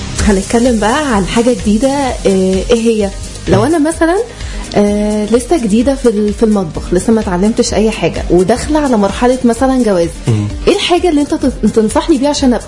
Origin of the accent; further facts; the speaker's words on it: Egypt; بس في عندنا في مصر حاجه اسمها ملوخيه ناشفه